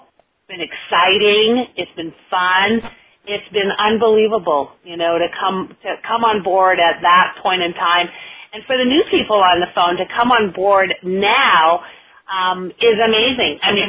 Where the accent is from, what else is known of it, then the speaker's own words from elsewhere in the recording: Beaumont, Alberta, Canada; I am from Beaumont, Alberta, Canada, but right now I'm in St. George, and this is where we spend our winters.